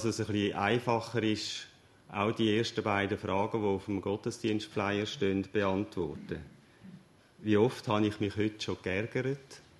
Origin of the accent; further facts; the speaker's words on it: Switzerland; Als Schweizer sollten wir eigentlich Weltmeister sein in Sachen Dankbarkeit.